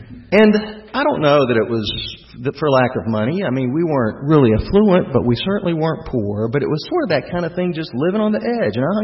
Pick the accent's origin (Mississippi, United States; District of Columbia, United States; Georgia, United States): Georgia, United States; Atlanta; And, you know, we're here in Atlanta, and I grew up in Atlanta.